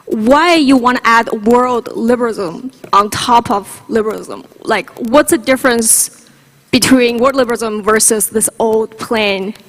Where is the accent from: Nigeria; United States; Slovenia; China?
China; my story living in China, growing up in China, had this experience of secondhand liberalism